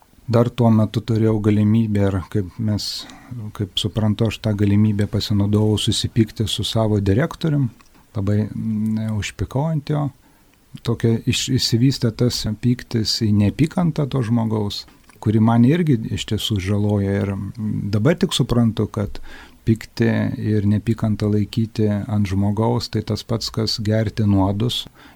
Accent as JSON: {"language": "Lithuanian", "town": "Prienai", "region": "Kaunas County", "country": "Lithuania", "said": "esu iš Prienų."}